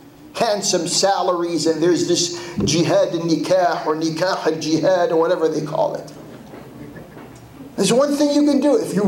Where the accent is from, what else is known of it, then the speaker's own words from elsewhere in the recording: Washington, Washington, D.C., United States; I come from the Washington, D.C. area.